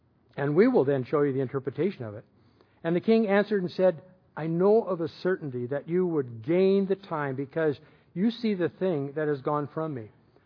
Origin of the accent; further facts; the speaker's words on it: Portland, Oregon, United States; When I was growing up in Portland, a couple of times I would ride my bike up to 82nd Street